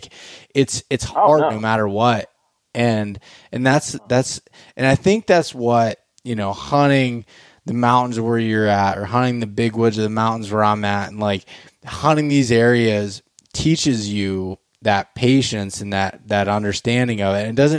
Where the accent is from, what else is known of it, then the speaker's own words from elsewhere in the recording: Pennsylvania, United States; even just hunting my home state in Pennsylvania